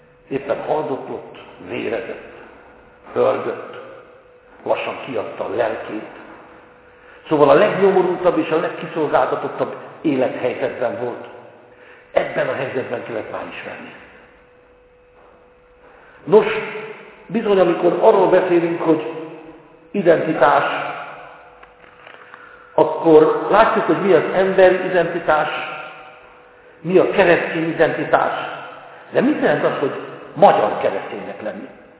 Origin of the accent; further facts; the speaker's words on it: Hungary; Mint ahogy mi magyarok vagyunk, pedig lehet, hogy itt ülnek olyan, akikben német vér folyik, vagy orosz, vagy zsidó, vagy francia, vagy szikány, vagy bármilyen.